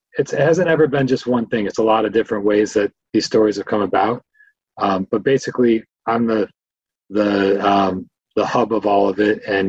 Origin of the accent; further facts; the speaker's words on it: Vermont, United States; There was a huge transitional period where the model I grew up with, you know, growing up in Vermont, the Burlington Free Press, the Times Argus, those papers were sort of bread and butter for the community.